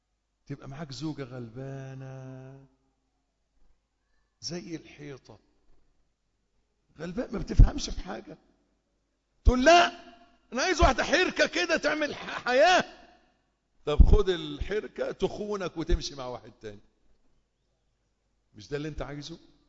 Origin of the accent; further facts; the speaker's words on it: Egypt; انتوا عارفين ان احنا كمصريين ما بتنفعش معنا الديمقراطية